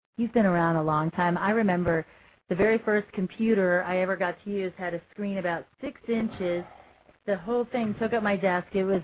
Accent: Phoenix, Arizona, United States; because this is my hometown here in Phoenix, and I can't, like, if I mess up, I can't go home.

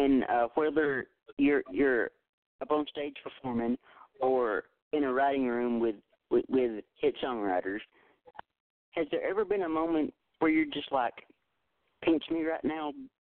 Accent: Tennessee, United States; of course, I'm Tennessee born and raised myself. I live about 2.5 hours from Nashville.

